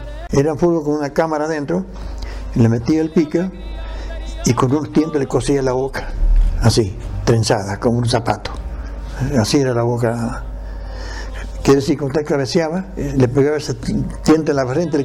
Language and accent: Spanish; San Juan, Argentina; now in Buenos Aires, Argentina; ¿Vos sos el sanjuanino que te estás probando aquí en Chacarita? Sí, me dijo. Sí, yo.